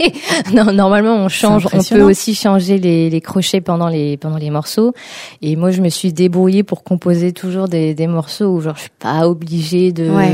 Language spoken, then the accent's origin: French; Île-de-France, France; born there; J'ai ma famille, oui, qui vient de là-bas. Moi, je suis née en Île-de-France dans le 94. Mais vu qu'on a beaucoup déménagé de par le métier de mon papa